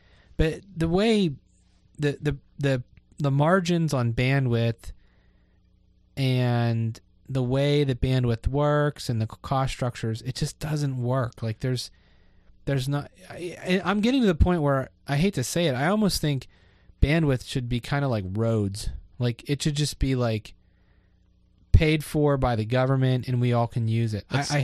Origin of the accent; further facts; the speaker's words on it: Ebensburg, Pennsylvania, United States; just like I'm from Ebensburg, and originally it was, when I was a kid, it was like TCI cable.